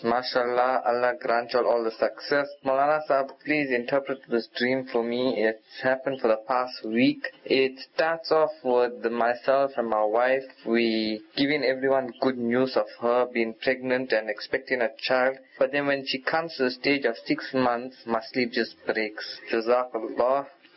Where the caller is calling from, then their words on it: Durban, KwaZulu-Natal, South Africa; I am from Durban, South Africa, Sufi Nagar.